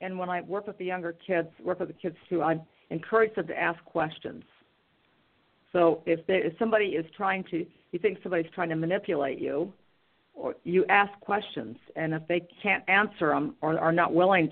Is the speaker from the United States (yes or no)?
yes; United States; now in Germany; I am American. I'm a federal employee, so I'm paid U.S. dollars. It's like a job in the States, except it's with on a military base in Germany.